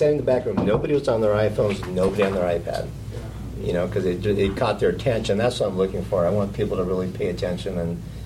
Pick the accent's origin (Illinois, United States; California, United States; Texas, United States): California, United States; I grew up in California